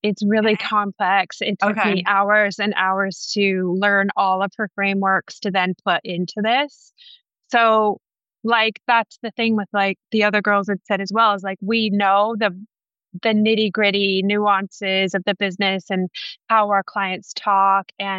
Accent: Canada; I'm Canadian

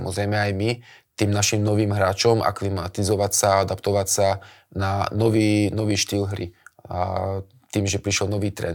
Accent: Trenčín, Trenčín Region, Slovakia; keďže som Trenčan a jednoducho ten trenčanský klub a bývam v tom meste a stále

